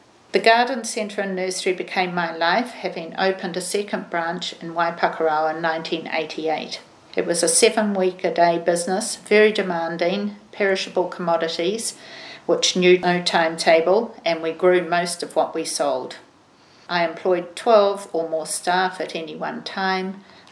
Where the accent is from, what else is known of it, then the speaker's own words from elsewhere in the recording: Thames, Waikato, New Zealand; born there; I was born in Thames in 1947. I was the third daughter of a third-generation farming family on the Harrachie Plains.